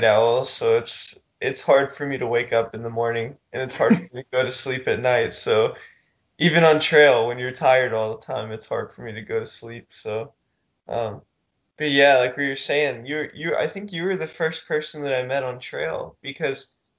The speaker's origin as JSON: {"language": "English", "region": "Louisiana", "country": "United States", "said": "I'm from Louisiana. I met Juju on the PCT going southbound in 2018, and I'm 23 years old."}